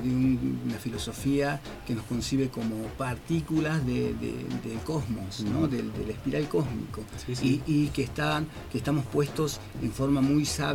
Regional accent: Humahuaca, Jujuy, Argentina; Yo soy de Jujuy, de la quebrada de Humahuaca, del pueblo de Humahuaca.

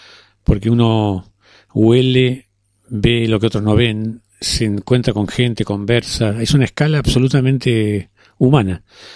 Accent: Argentina; moved away; Cuando yo salí de Argentina en el año 74 en un carguero, llegué a Europa

